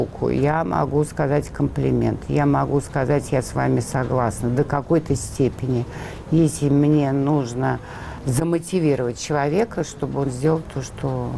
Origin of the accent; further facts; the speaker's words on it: Russia; born there; потому что я родилась в России за железным занавесом.